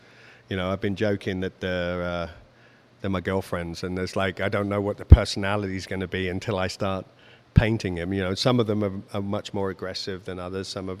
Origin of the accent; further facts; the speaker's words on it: England, United Kingdom; moved away as an adult; Well, I suppose that's because I'm European, you know. Being English, as you can tell, I'm not.